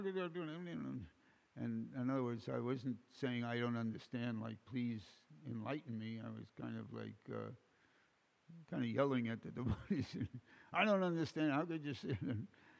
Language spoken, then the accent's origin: English; New York City, New York, United States; I had a personal experience, and I'm from New York City.